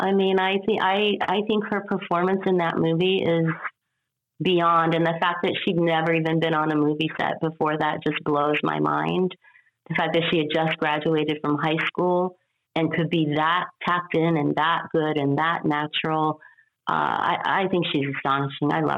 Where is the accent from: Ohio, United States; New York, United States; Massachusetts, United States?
Ohio, United States; Sidney; also born or lived in Springfield; I grew up in Ohio. I grew up mostly in a little town called Sydney, Ohio, which has maybe 25,000 people or so. And then when I was in high school, I moved to Springfield, Ohio.